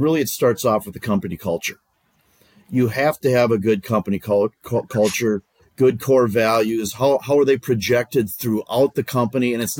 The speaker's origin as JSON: {"language": "English", "region": "Minnesota", "country": "United States", "tie": "born or raised there", "said": "I grew up in Minnesota. And then when I moved, when I was with UPS and then we came back up here again. So I've been here my whole life."}